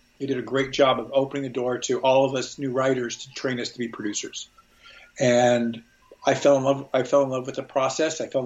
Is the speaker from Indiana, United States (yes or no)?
yes; Indiana, United States; moved away as an adult; Sure. I grew up in Indiana, Midwestern boy. Always loved movies and television. Came out here to go to UCLA Film School, interested in independent film, really.